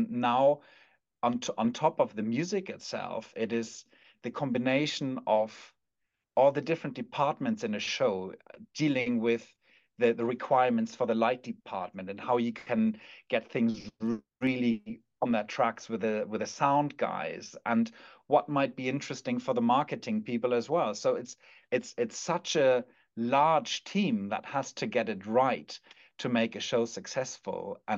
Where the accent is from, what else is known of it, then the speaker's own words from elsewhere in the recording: Hamburg, Germany; And I come from Hamburg. We had the … here